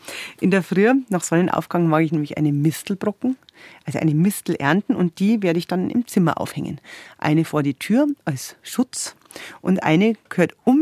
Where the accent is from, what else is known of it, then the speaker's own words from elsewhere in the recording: Bavaria, Germany; Bei uns in Bayern gibt es nämlich ganz natürlich.